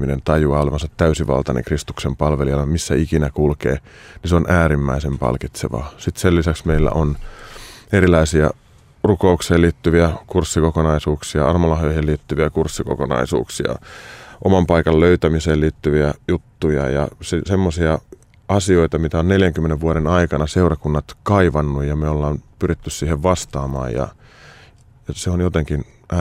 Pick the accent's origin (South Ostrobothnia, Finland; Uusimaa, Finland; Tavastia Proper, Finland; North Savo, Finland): Uusimaa, Finland; Korso; No mä oon kotoisin Korsosta, missä asun tälläkin hetkellä. Oon tehnyt siis kierroksia ja palannut kotiseudulle